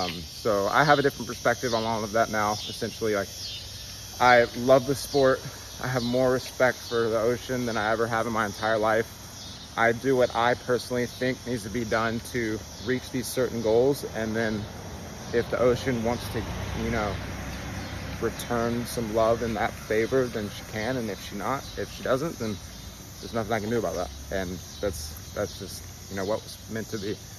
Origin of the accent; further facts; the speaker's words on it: North Carolina, United States; It doesn't matter that we're from North Carolina and the waves are 2 feet every day.